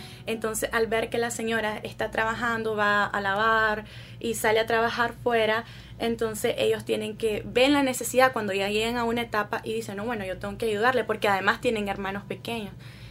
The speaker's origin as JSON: {"language": "Spanish", "country": "Nicaragua", "said": "desde la visión de ellos como estudiantes gringos y nuestra visión como estudiantes de nicaragüenses, como estudiantes nicaragüenses."}